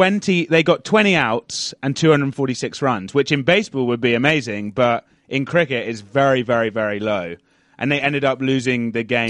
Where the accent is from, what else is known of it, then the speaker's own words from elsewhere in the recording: United Kingdom; I'm British